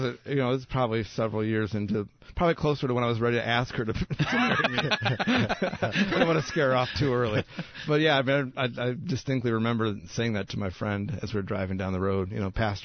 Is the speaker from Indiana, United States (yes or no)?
yes; Indiana, United States; A missionary came and visited my home church. I grew up in Indiana.